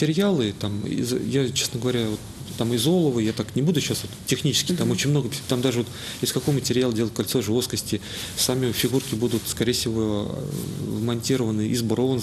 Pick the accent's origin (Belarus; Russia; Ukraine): Russia; Tula, Tula Oblast; Сам я из Тулы, получается, из мест, где эти самовары делали, имеет богатую историю